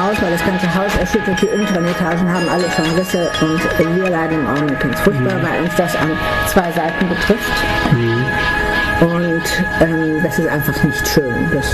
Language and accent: German; Düsseldorf, North Rhine-Westphalia, Germany; also born or lived in Norway; Und ich komme aus dem Rheinland, aus Düsseldorf, und da regnet es ja recht häufig.